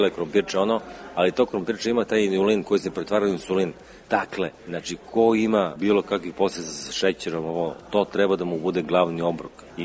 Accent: Niš, Southern and Eastern Serbia, Serbia; Ja vučem poreklo sa Juga Srbije, iz Niša sam. Deda i baba od oca su iz Pirota. Dakle, imam tu semku u Pirotjansku.

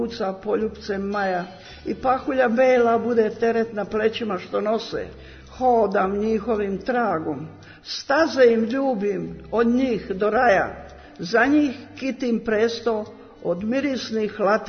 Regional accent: Lika-Senj County, Croatia; ove godine ću da napunim 80 godina. Inače sam rodom iz Like

